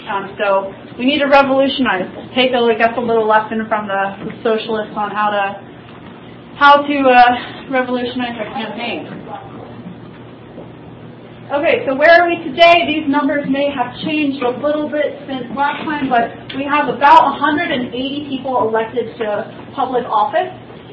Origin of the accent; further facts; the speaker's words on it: Lima, Ohio, United States; Donald Trump is campaigning in places like my hometown of Lima, Ohio.